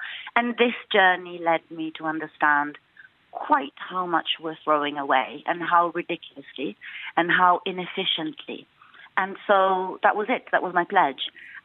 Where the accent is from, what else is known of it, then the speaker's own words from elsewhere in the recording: Rome, Lazio, Italy; I grew up in Rome, but from a Venetian family. So my family home is in Venice.